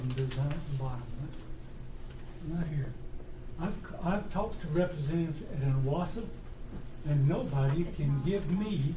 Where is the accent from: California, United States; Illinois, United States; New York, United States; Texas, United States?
Illinois, United States; I would like to thank the commissioners and the representative from Carolina Waters out of my home state of Illinois for coming down here